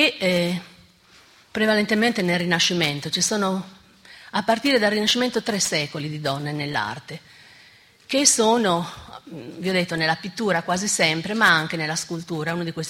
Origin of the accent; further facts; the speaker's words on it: Bologna, Emilia-Romagna, Italy; io vengo da Bologna e a Bologna la figura della donna ha un suo peso.